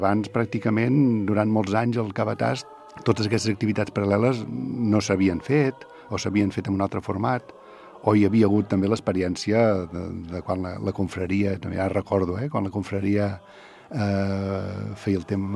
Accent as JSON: {"language": "Catalan", "town": "Gelida", "region": "Catalonia", "country": "Spain", "tie": "born or raised there", "said": "Jo sóc gelidenc, eh? És a dir, jo sóc fill de Gelida i visc a Gelida, tot i que sóc de Sant Sadurní també, eh? Perquè fa 37 anys que visc aquí moltes hores"}